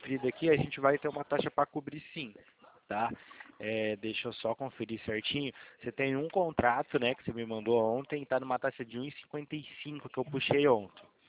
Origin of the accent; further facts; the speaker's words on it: Araras, São Paulo, Brazil; Sou aqui de Arara